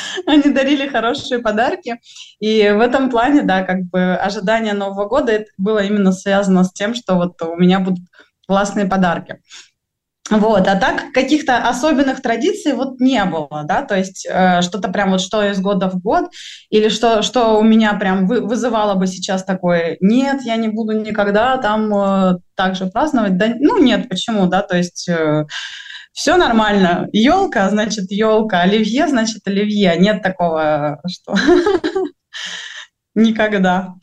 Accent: Stavropol Krai, Russia; учитывая юг, да, я выросла в Ставропольском крае

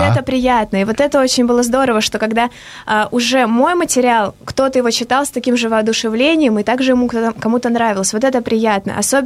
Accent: Tolyatti, Samara Oblast, Russia; я просто из Тольятти

